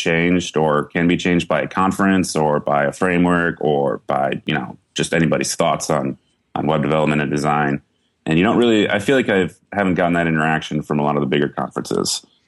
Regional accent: Wisconsin, United States; moved away as an adult; now in California, United States; Yeah, I'm originally from Wisconsin. I moved out to California when I was 20, back in 2007.

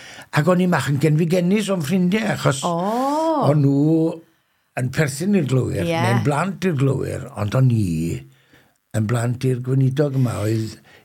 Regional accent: Brynamman, Wales, United Kingdom; Felly, y ffordd hawsau i ddweud ydy, dwi'n dod o Gymru ac mae hynny fel arfer yn ddigon.

